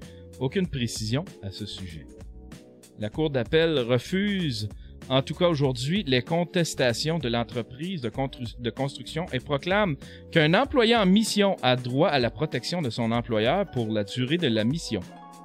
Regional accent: Rouyn-Noranda, Quebec, Canada; Qu'est-ce qui se passe à Rouyn-Noranda? C'est ma ville natale.

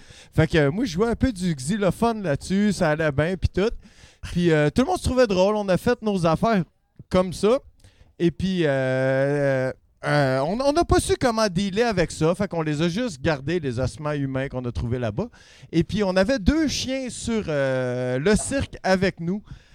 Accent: Montreal, Quebec, Canada; je viens de Montréal

